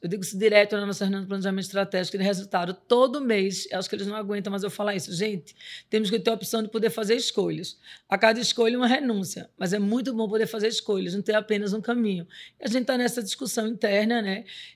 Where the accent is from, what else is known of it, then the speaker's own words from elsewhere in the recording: Northeast Region, Brazil; accent: Northeastern Brazilian; Eu brinco que a gente é um grupo totalmente nordestino, né? O sotaque ainda está carregado.